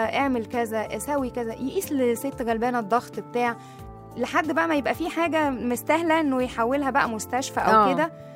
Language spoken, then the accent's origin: Arabic; Egypt; أحلى قاعدة بتكون عندنا في مصر في البلكونة.